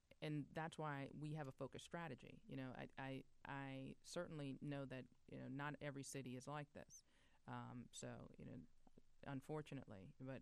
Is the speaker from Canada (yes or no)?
no; Minneapolis, Minnesota, United States; because I believe very strongly in what we are borrowing from Minneapolis, which is home